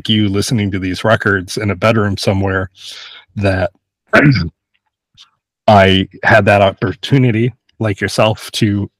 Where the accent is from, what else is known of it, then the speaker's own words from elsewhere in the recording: Detroit, Michigan, United States; So I grew up in Michigan, and Southeast Michigan, Metro Detroit